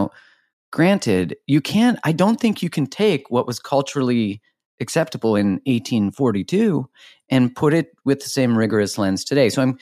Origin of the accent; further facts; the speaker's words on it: Canada; I'm Canadian